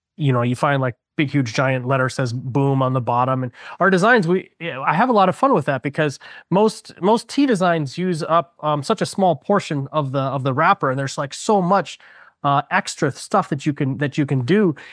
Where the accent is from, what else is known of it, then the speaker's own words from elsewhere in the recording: United States; Because I'm a Western born person. I was born and raised in America.